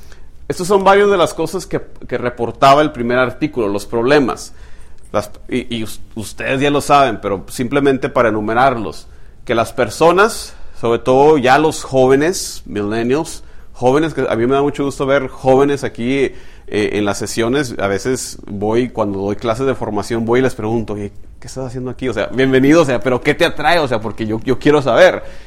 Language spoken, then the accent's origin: Spanish; Mexico; Yo en mi país, de México, muchas procesiones, ¿verdad?